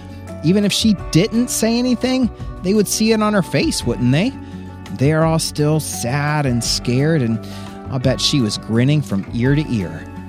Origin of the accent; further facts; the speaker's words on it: Florida, United States; I grew up in Florida, so I imagine beaches with soft sand and crashing waves.